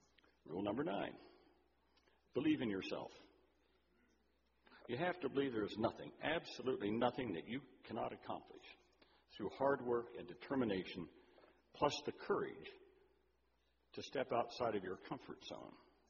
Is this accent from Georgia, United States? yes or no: yes; Cumming, Georgia, United States; Father John Ryan was the pastor at St. John's Church in my hometown of Cumming.